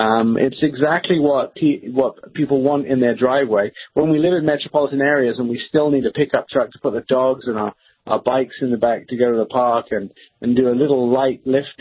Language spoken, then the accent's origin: English; United States; We're American, first of all, so we're entitled to have buttons.